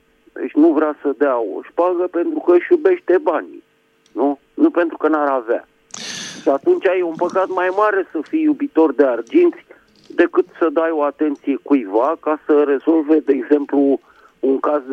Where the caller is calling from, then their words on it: Bucharest, Romania; din București.